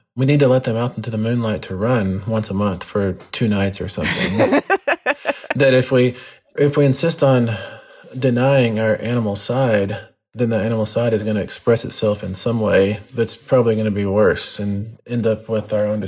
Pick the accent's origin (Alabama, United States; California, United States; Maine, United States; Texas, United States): Texas, United States; I think it's because I grew up where I grew up in West Texas.